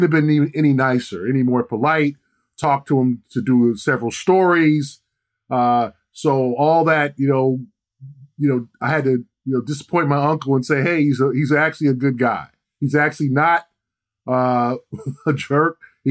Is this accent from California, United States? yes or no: yes; Los Angeles, California, United States; It's like, that's so L.A., and that's my hometown, but I'm not used to that. So when I go there, I still feel like a stranger.